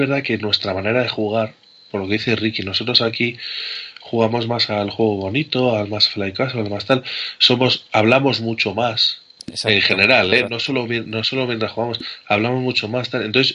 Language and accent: Spanish; Spain; como somos los españoles